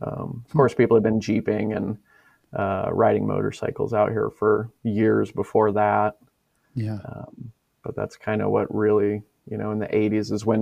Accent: Moab, Utah, United States; Born and raised in Moab. I've left it a number of times and I kind of wind up back here.

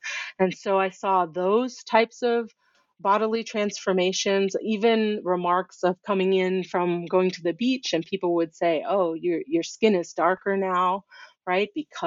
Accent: Durham, North Carolina, United States; being racialized as Black in where I grew up in Durham, but then going to Ghana and spending time with family and being really categorized as white, you know, not Black like my Ghanaian family.

